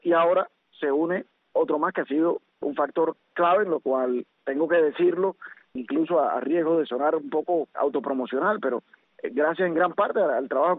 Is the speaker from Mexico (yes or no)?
no; Cuba; Y eso te hace dar un orgullo como cubano